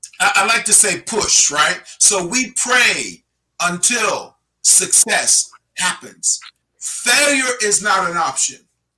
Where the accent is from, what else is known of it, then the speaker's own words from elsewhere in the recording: Brooklyn, New York, United States; he's a manager of a Starbucks there in Brooklyn, New York, my hometown, and is doing a very good job.